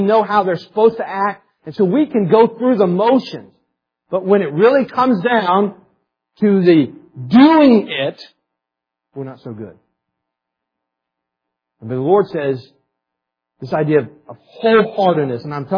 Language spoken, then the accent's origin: English; West Virginia, United States; Okay, I'm from West Virginia, so I mean this in all love and affection.